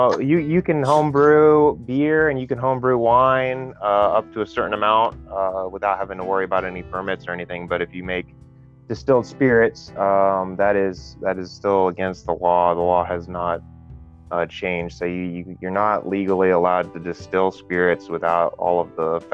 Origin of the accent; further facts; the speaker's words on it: Houston, Texas, United States; also born or lived in Dallas / Golden, Colorado; Well, I'm born and raised Texan, so that's very important to me. I was born in Dallas and I grew up in Houston.